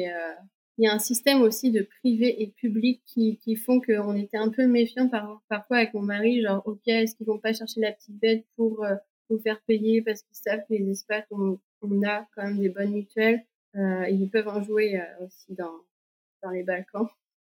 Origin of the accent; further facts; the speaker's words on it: Nantes, Pays de la Loire, France; Moi, je viens de Nantes